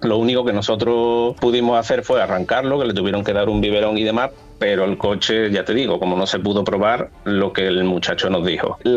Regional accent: Seville, Andalusia, Spain; Yo soy de Sevilla

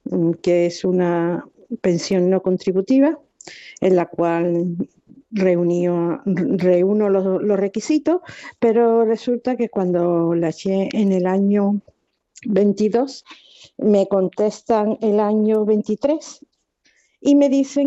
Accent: Seville, Andalusia, Spain; Yo soy sevillana, siempre he vivido aquí, no, nunca en el extranjero.

